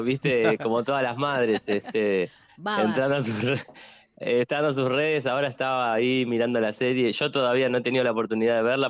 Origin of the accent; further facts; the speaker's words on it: Paysandú, Uruguay; now in Montevideo, Uruguay; porque soy oriundo de Paysandú. Pero vivo en Montevideo, vivo en la ciudad de Montevideo.